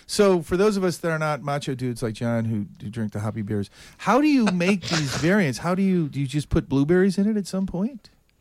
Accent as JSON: {"language": "English", "region": "Midwest", "country": "United States", "said": "I'm from the Midwest. We eat corned beef hash."}